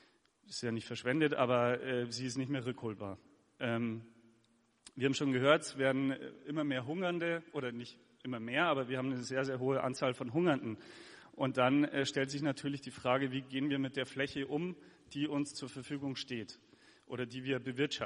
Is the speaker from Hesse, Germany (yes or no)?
no; Bavaria, Germany; Und ich komme aus der Gäubodenregion